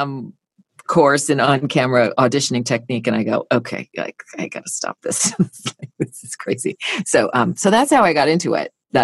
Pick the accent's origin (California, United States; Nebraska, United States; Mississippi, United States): California, United States; Santa Barbara; Where I grew up in Santa Barbara, I was a jingle singer.